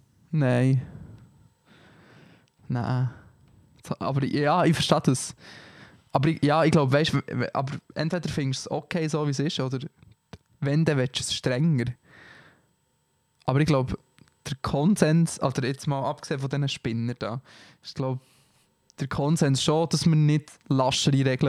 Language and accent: German; Bern, Switzerland; in diesem kleinen Kontext ist wie Bern meine Heimat, die Stadt.